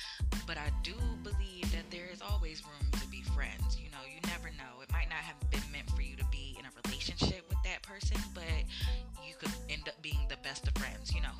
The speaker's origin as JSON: {"language": "English", "town": "New London", "region": "Connecticut", "country": "United States", "also_born_or_lived": "Duval County, Florida", "moved": "as an adult", "said": "But I'm originally from Connecticut. Shout out to CT, New London. Hey. I moved from New London in my 20s and moved to Florida."}